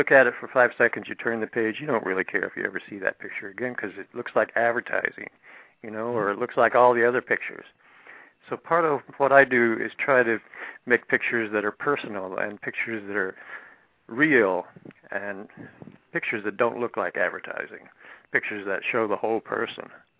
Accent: the South, United States; I grew up in the South. I was a Southern Baptist kid, so it's probably my early conditioning

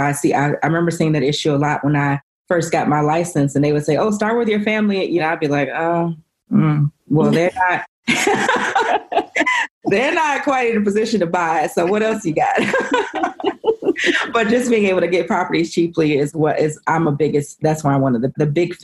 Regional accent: Chicago, Illinois, United States; because I'm from Chicago. It's cold and it was just a lot going on.

